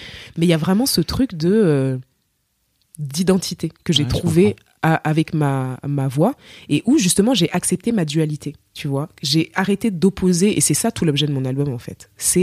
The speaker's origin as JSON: {"language": "French", "country": "Cameroon", "accent": "Cameroonian", "said": "ma voix parlée, elle est la plus proche de moi quand je parle avec mon accent camerounais comme ça."}